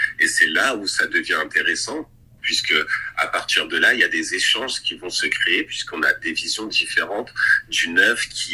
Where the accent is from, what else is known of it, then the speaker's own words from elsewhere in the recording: France; now in Vancouver, Canada; moi je suis français, mais j'habite à Vancouver.